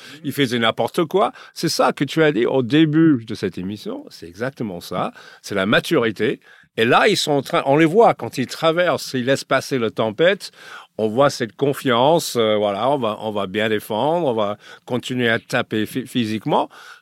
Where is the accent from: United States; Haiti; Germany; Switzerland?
United States; Los Angeles, California; now in France; Moi, c'était mon idole quand j'étais jeune à Los Angeles.